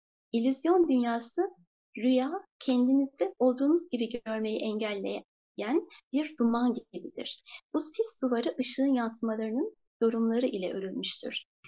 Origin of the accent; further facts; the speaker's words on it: Istanbul, Turkey; İstanbul'da doğdum, büyüdüm.